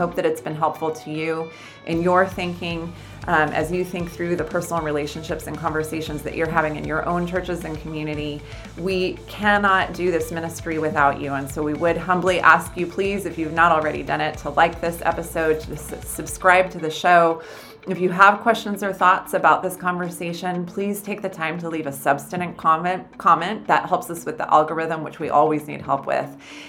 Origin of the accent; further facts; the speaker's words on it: Escondido, California, United States; I grew up in here in Escondido, Ben, and John Frame was our worship leader when I was growing up